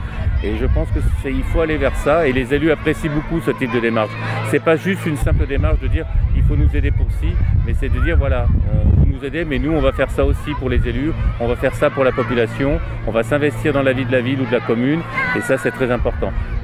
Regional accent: Auvergne-Rhône-Alpes, France; first language Occitan; now in Carcassonne, France; moi j'habite au pied de la cité et mes enfants ont été à la calendrette de la cité à Carcassonne. Et bien sûr moi je viens du Cantal et on parlait l'occitan, on parlait la langue.

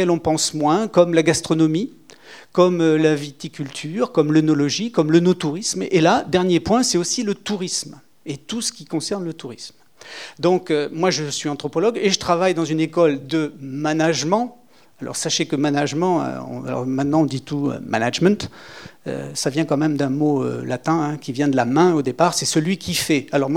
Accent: Nouvelle-Aquitaine, France; born there; étant donné que je suis foncièrement occitan, je suis né dans le Nord Périgord, hein, le Périgord, qui est encore un département.

